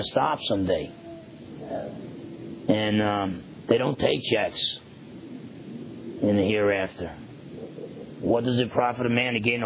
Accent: New Jersey, United States; a half Italian, half Portuguese kid growing up in New Jersey

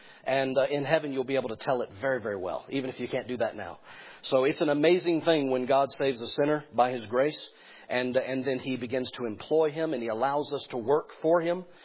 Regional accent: Georgia, United States; You probably can't tell by the way I talk, but I'm from Georgia. I grew up with cut-off shorts and not in a Christian home, running around, and at the end of the day, we picked chiggers off of ourselves. That's just life in Georgia.

